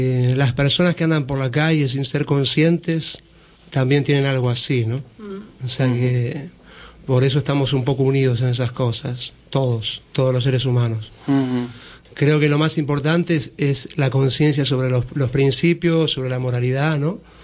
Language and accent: Spanish; Buenos Aires, Argentina; born there; Sí, nací allá en Buenos Aires.